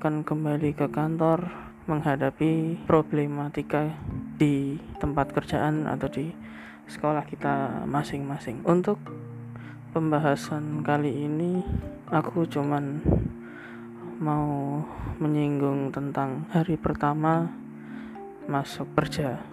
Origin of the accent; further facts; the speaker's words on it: Yogyakarta, Special Region of Yogyakarta, Indonesia; saya dari Jogja, suarakan secara langsung ya